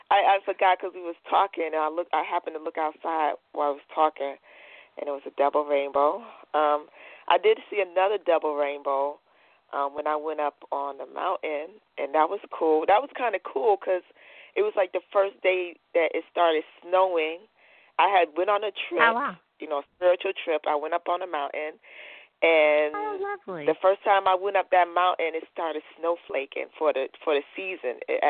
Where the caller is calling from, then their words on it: Virginia, United States; Virginia.